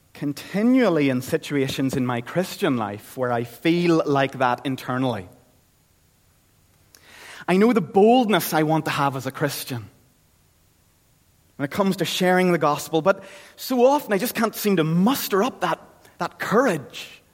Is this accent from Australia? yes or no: no; Ireland; kind of like my home country. Ireland got divided into Northern Ireland and the Republic of Ireland.